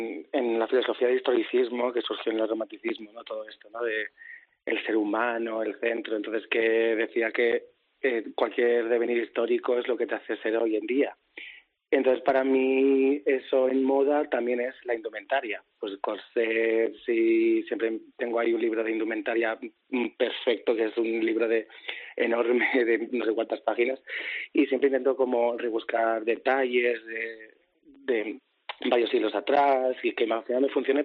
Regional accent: San Cristóbal de Entreviñas, Castile and León, Spain; also born or lived in Zamora; Nací en Zamora, me crié en un pueblo de... Bueno, en San Cristóbal, entre Viñas.

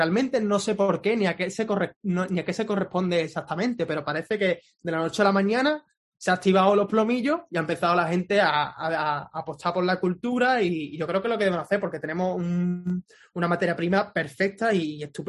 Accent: Andalusia, Spain; a pesar de que los andaluces estamos en convivencia continua y en armonía con el resto de pueblos de España y dentro de una misma nación, pues tenemos nuestra propia identidad

